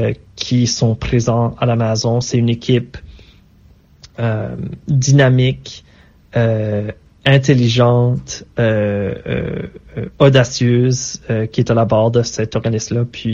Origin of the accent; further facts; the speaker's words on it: Acadia, Canada; les œuvres franco-canadiennes circulent quand même bien chez nous en Acadie